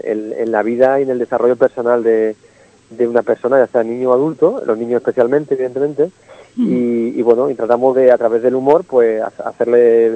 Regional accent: Málaga, Andalusia, Spain; Somos de Málaga

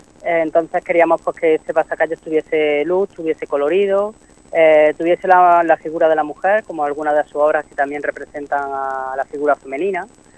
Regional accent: Almedinilla, Andalusia, Spain; Nosotros somos de Almedinilla, sí.

